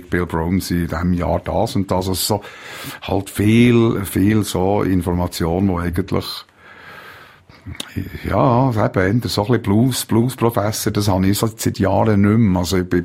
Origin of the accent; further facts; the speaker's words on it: Switzerland; als Schweizer haben wir halt einfach so gewisse